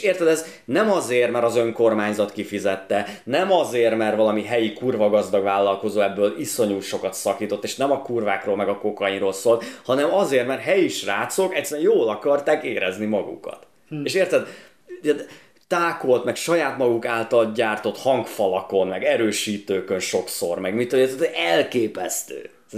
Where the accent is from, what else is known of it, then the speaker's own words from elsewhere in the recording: Alsónémedi, Pest, Hungary; born there; alsó Némedén születtem, az egy 5000 fős falu, volt Némedi parádé